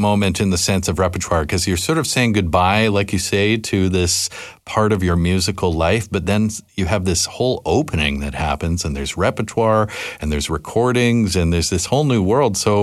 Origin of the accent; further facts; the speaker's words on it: British Columbia, Canada; I'm from British Columbia, so I can certainly relate in that respect.